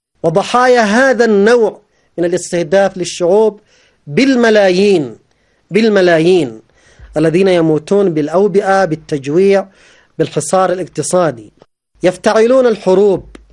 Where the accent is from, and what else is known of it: Yemen